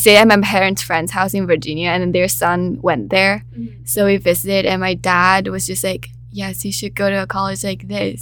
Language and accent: English; Jinhua, Zhejiang, China; English is a second language; I'm a senior and I come from Jinhua, China.